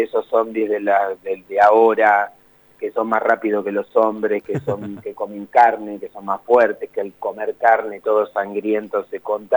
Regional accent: La Plata, Buenos Aires Province, Argentina; yo soy platense, vivo en La Plata, si bien la mayoría de mis actividades están en Buenos Aires

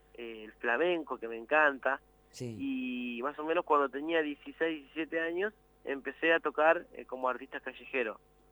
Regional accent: La Plata, Buenos Aires Province, Argentina; Yo cuando era chiquito viví ahí en La Plata.

